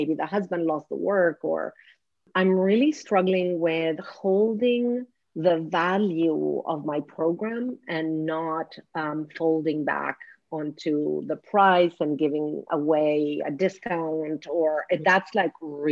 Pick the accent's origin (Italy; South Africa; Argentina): Argentina; English is a second language; moved away as an adult; I'm not Italian. I'm born and raised in Argentina.